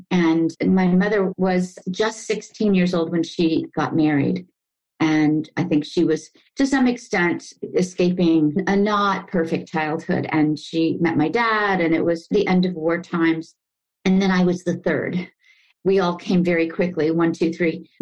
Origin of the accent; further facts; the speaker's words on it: California, United States; As I said, I was the youngest of three children. I grew up in Central California, and pretty typical childhood and public school.